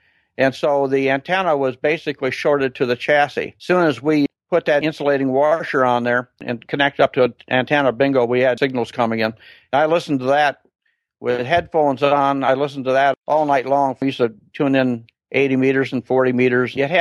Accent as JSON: {"language": "English", "town": "Sturgis", "region": "Michigan", "country": "United States", "tie": "born or raised there", "said": "I grew up with the same group of kids, and all my friends were in my hometown, Sturgis, Michigan."}